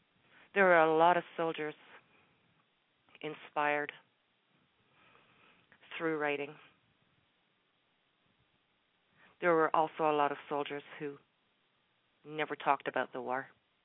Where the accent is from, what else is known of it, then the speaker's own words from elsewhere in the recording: Canada; On Canada's role during D-Day, because, well, I'm a Canadian.